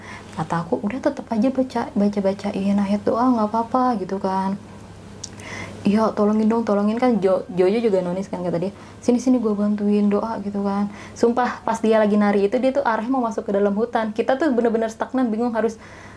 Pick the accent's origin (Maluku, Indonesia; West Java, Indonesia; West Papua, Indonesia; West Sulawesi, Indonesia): West Java, Indonesia; walaupun aku orang Sunda, tapi kalau Sundanya lemes kayak gitu, aku juga nggak ngerti dia ngomong apa.